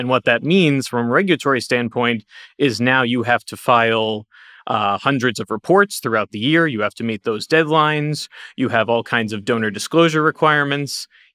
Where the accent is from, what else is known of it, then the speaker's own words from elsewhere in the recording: Ohio, United States; including my home state of Ohio, where SBA v. Dryhouse was played out.